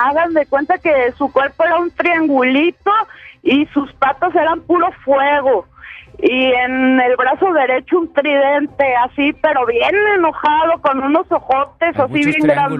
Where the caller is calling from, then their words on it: Guadalajara, Jalisco, Mexico; De Guanatos.